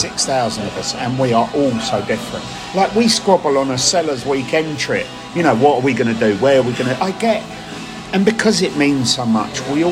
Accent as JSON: {"language": "English", "town": "Stoke-on-Trent", "region": "West Midlands", "country": "United Kingdom", "said": "And I think, where do you come from? I'm a Liverpool fan from Stoke."}